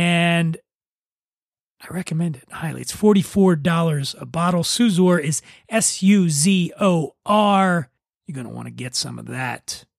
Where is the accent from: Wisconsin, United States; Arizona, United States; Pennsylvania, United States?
Pennsylvania, United States; Philadelphia; Even, you know, I'm from Philadelphia, and I got a little Philly soft pretzel.